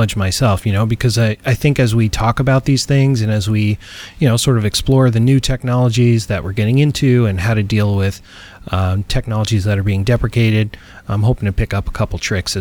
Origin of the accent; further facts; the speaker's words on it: New York, United States; now in United Kingdom; I am originally a New Yorker, but I actually live in the UK now